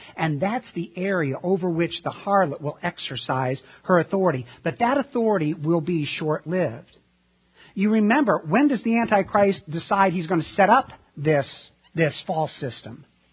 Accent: Illinois, United States; Now, I was born and raised in Illinois, and if Jesus said it, and Abraham Lincoln said it, hey, we're not questioning it.

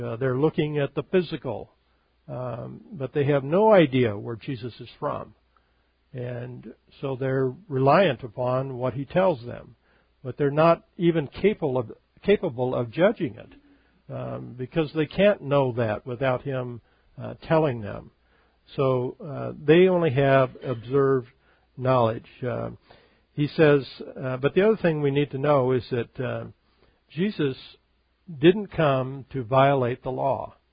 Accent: Oregon, United States; But I grew up in Oregon

